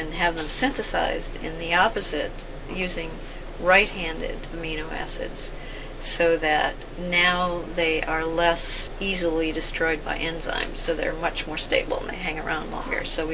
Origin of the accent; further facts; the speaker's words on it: Minnesota, United States; In Minnesota, southern Minnesota.